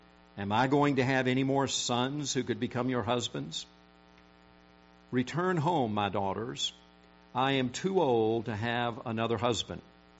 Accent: South Korea; I was born and raised in Korea.

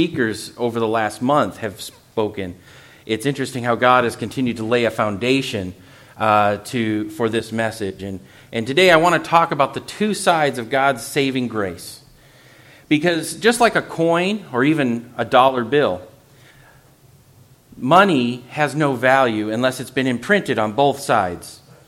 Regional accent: Minnesota, United States; we come from Minnesota, and, you know, I don't think I have owned a pair of sandals before moving to South Carolina

